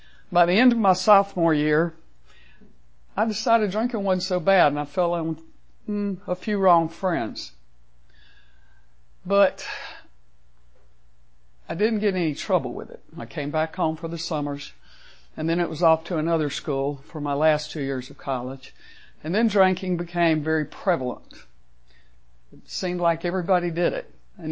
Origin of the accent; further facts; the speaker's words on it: South Carolina, United States; also born or lived in California, United States; I was born in California, even though I was raised in South Carolina.